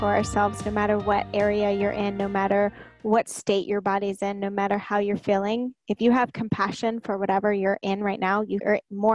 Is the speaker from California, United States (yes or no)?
yes; California, United States; now in Los Angeles, United States; I am from Southern California, but about an hour and a half outside of LA, and I live in LA now.